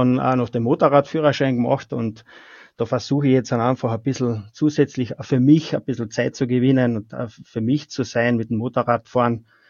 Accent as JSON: {"language": "German", "town": "Spittal an der Drau", "region": "Carinthia", "country": "Austria", "said": "also so quasi vom Landei, ich komme aus Spital, das ist Land im Gegensatz zu Frankfurt am Main"}